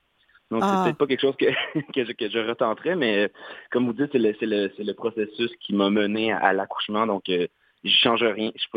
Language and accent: French; Saint-Hyacinthe, Quebec, Canada; born there; now in Montreal, Canada; je suis un mascoutin exilé, mais oui, je suis né à Saint-Hyacinthe.